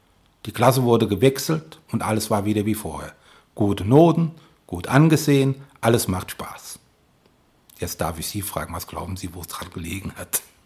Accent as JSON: {"language": "German", "country": "Germany", "said": "die Sinti sind seit fast 700 Jahren in Deutschland und wir sind Deutsche."}